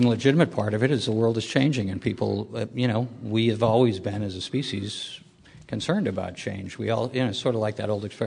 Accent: Lowell, Massachusetts, United States; I grew up in Lowell, Massachusetts, or right outside of it, and you still see the remnants of the Industrial Revolution.

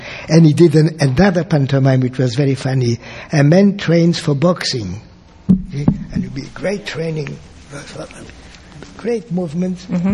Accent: Strasbourg, Grand Est, France; born there; English is a second language; I was born in Strasbourg, which is at the border of Germany and France.

